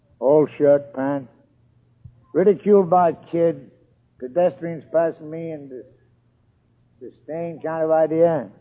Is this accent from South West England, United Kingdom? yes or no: no; Scotland, United Kingdom; born there; Now, all of you say … that's the boys. And I was born in Scotland.